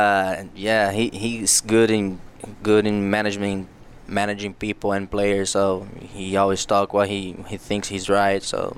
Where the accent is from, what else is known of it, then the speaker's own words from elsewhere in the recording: Brazil; English is a second language; now in United States; It's actually like I came from Brazil to Ohio.